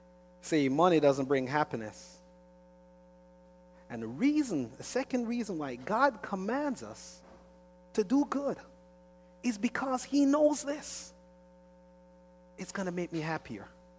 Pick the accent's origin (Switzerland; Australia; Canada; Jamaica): Jamaica; now in United States; Yes, my passport says United States. All of us Americans walked away saying, well, I didn't because, you know, I come from Jamaica.